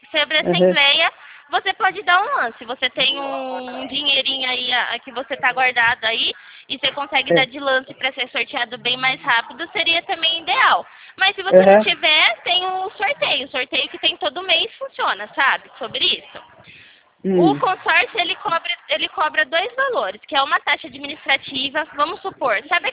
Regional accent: São Carlos, São Paulo, Brazil; Eu sou de São Carlos

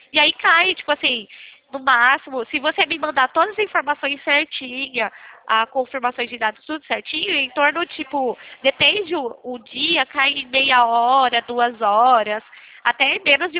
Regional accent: Leme, São Paulo, Brazil; Eu sou daqui da cidade de Leme.

